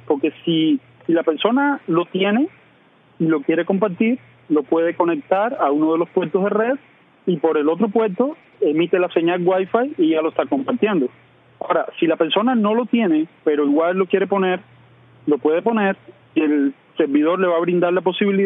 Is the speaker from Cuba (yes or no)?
yes; Cuba; also born or lived in Mexico; now in United States; Yo salí de Cuba hace ya varios años. Hace 7 años aproximadamente, estuve 4 años en México y ahora llevo aquí en Estados Unidos 2 años y unos meses nada más.